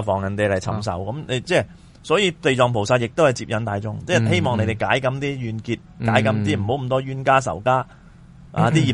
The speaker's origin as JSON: {"language": "Cantonese", "country": "China", "said": "我哋中国人"}